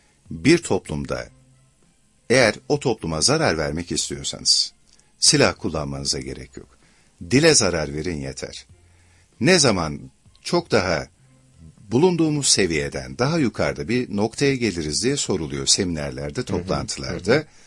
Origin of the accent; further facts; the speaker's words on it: Ankara, Turkey; ben doğma büyüme Ankaralı birisi olarak söylüyorum bu arada, çok da seviyorum Ankara'yı